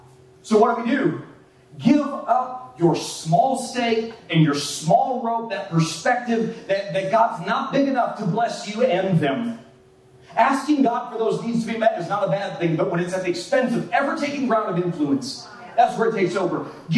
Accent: Michigan, United States; Y'all a little fizzled out a little bit there because you weren't sure how to do it because we're from Western Michigan.

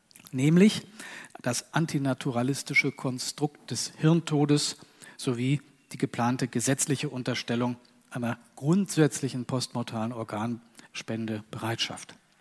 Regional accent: Germany; zu einem Thema, das auch bei uns in Deutschland derzeit sehr aktuell ist.

